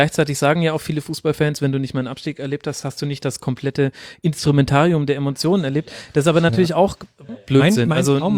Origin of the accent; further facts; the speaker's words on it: Bavaria, Germany; ich komme aus Mittelfranken.